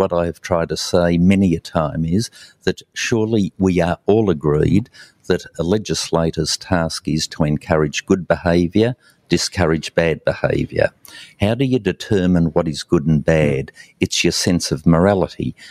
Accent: Tasmania, Australia; that is what has made Australia and my home state of Tasmania the envy of the world. I don't see people wanting to flee Tasmania and Australia.

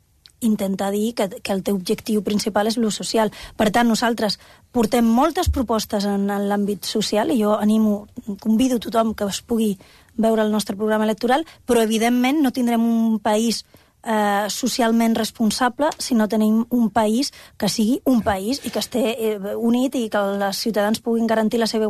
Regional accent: Catalonia, Spain; No, no, soc ciutadana de Catalunya.

